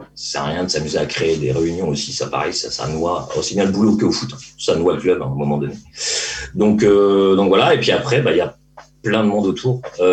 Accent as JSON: {"language": "French", "region": "Centre-Val de Loire", "country": "France", "said": "Je suis pas de la région, moi. Je suis arrivé en Mayenne il y a 6 ans. Je suis du Loir-et-Cher."}